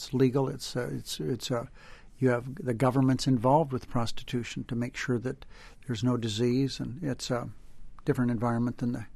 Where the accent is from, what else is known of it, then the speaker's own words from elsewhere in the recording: Searchlight, Nevada, United States; When I grew up in Searchlight, I didn't realize it at the time, but it had had its better days in the past.